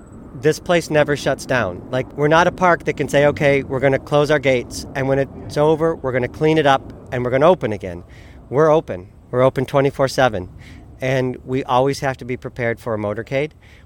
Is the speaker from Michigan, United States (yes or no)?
yes; Michigan, United States; I'm from Michigan. I have no problem with snow removal.